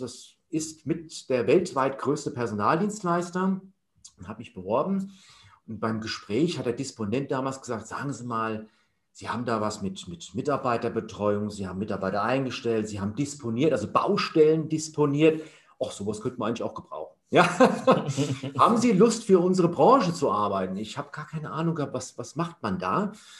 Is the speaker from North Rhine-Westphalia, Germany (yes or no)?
no; Hesse, Germany; Und dann bin ich wieder zurück nach Hessen gezogen. Also ich komme ursprünglich aus Hessen.